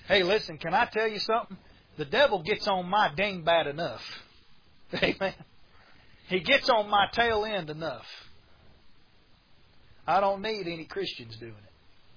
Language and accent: English; North Carolina, United States; I'm a North Carolinian because I'm from North Carolina.